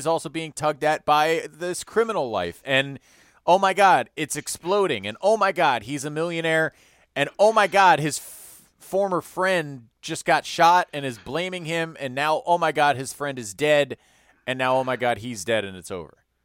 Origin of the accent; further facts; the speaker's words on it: Chicago, Illinois, United States; growing up in Chicago, you really had a choice between East and West Coast.